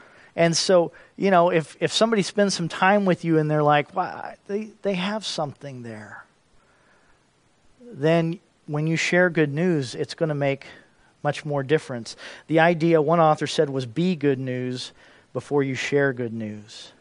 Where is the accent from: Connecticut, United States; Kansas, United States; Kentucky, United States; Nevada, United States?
Kentucky, United States; born there; I have some family in Kentucky. I was born in Kentucky.